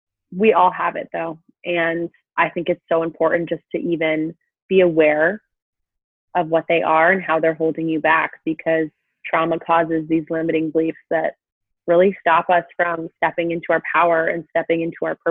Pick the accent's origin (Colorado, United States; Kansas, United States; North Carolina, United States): Colorado, United States; Boulder; now in San Diego, United States; I moved from my hometown of Boulder, where I lived for 21 years, to San Francisco. And then a few months later to San Diego, where I am now.